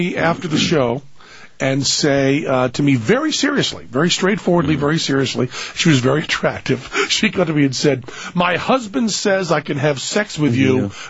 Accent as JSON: {"language": "English", "region": "New England", "country": "United States", "said": "I'm from New England. They used to say in New England"}